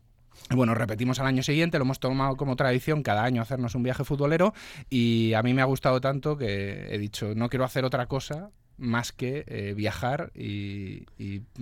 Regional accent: Madrid, Community of Madrid, Spain; Y yo soy de Madrid, soy madrileño, vaya, no tal.

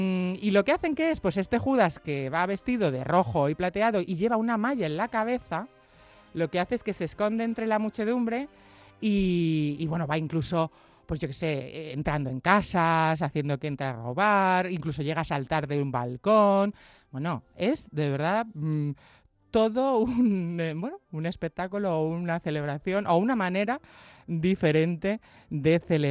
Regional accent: Sigüenza, Castilla-La Mancha, Spain; yo os digo que cuando termine la radio me voy a mi pueblo, que ya sabéis que es Sigüenza

